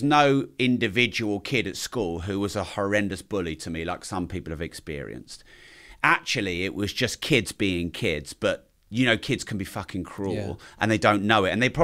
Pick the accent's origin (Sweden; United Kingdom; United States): United Kingdom; East of England; Growing up wasn't really something I did anywhere for any length of time because Dad kept moving us around the place. So my dad's always owned pubs, bars, hotels, the odd little club. And so we always moved around Cambridgesh